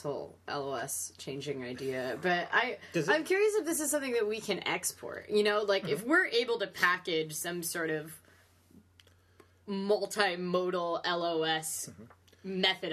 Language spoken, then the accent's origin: English; Ohio, United States; We're both from Ohio originally